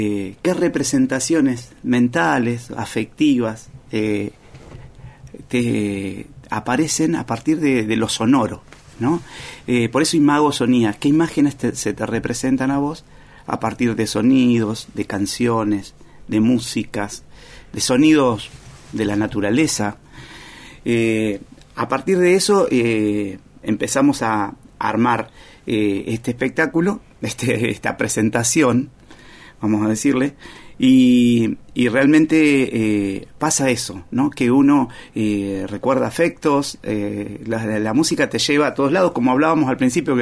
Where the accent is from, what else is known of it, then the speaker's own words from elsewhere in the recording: Choele Choel, Río Negro, Argentina; Yo soy rionegrino, de una localidad que se llama Choelechuel, que está en el centro de Río Negro, en el valle medio del Río Negro